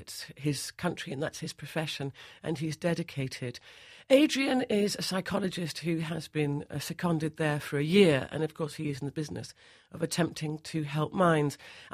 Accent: Sierra Leone; the extraordinary courage that I see in these places and in my home country of Sierra Leone is this courage to keep on going.

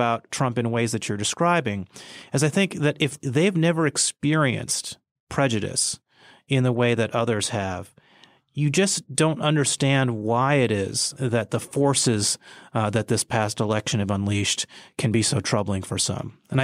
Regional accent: Michigan, United States; I mean, when I was growing up in Michigan, I lived in a very integrated neighborhood where there were blacks, Hispanics, Asians.

